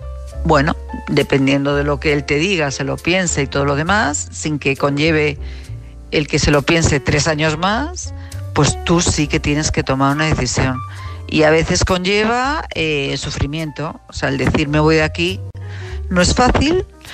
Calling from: Madrid, Community of Madrid, Spain; de Madrid

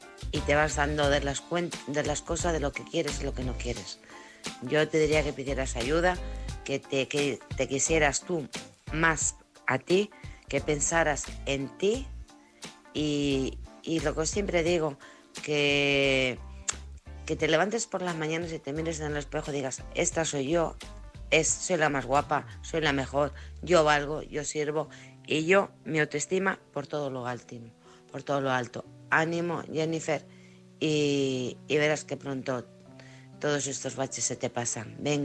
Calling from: Alcorcón, Community of Madrid, Spain; de Alcorcón.

